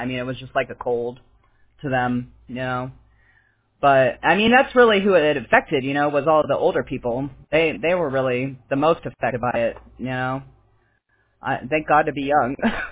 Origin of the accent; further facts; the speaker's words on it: California, United States; Well, I'm from California.